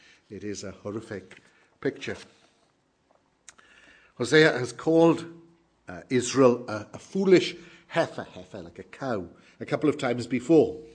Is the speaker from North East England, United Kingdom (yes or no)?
no; Wales, United Kingdom; Church I was brought up in South Wales was called Bethel.